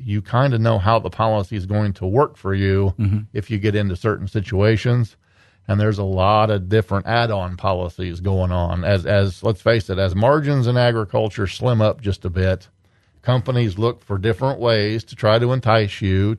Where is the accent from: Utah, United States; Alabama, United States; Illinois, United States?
Illinois, United States; Galva; I grew up right in Galva, Illinois.